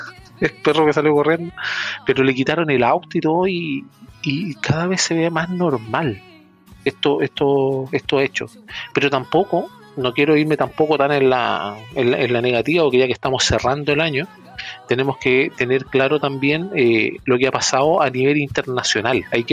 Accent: Chile; hablando como chileno, habiendo nacido acá, se dio fuerte

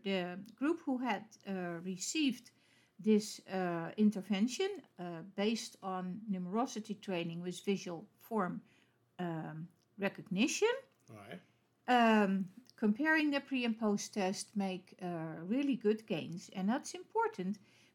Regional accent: Netherlands; English is a second language; it comes from my home country.

